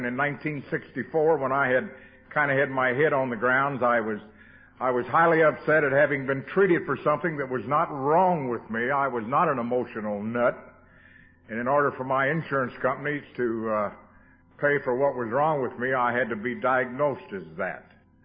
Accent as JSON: {"language": "English", "town": "Louisville", "region": "Kentucky", "country": "United States", "said": "I am an alcoholic. I come from Louisville, Kentucky."}